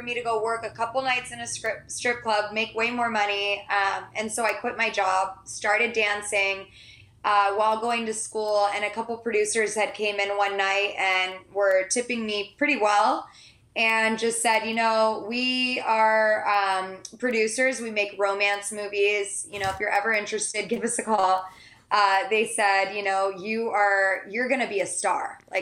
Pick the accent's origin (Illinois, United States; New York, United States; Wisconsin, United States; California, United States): California, United States; San Diego; I grew up in San Diego, and we were very close to the Tijuana border.